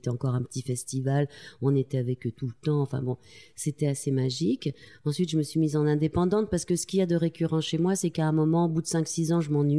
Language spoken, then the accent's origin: French; Tulle, Nouvelle-Aquitaine, France; Je viens de la ville de Tulle en Corrèze. Je suis née là-bas de grands-parents paysans, de parents qui pour la première génération sortaient de ce monde. C'était un milieu assez isolé quand même, où la culture avait de la difficulté à arriver.